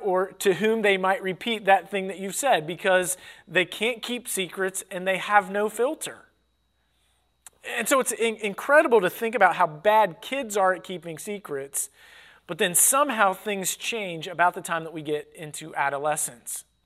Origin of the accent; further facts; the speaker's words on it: Cincinnati, Ohio, United States; So growing up in Cincinnati, people don't drink